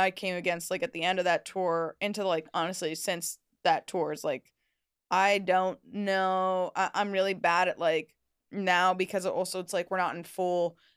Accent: Los Angeles, California, United States; I'm from LA. I'm from Los Angeles.

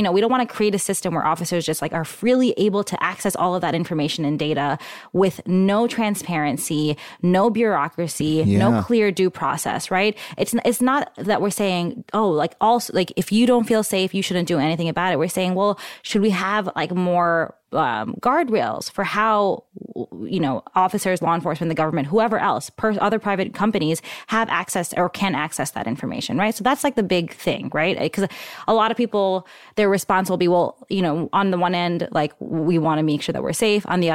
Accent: New York, United States; Like, I'm from New York. I was, like, visiting San Francisco all the time

